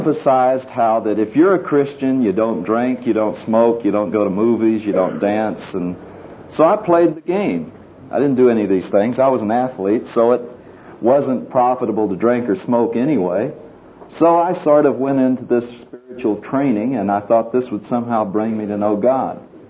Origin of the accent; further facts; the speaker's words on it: Houston, Texas, United States; I had a restless heart as I grew up in Houston, Texas. I was born and raised in Houston, and for the first 21 years, I spent most of my time there.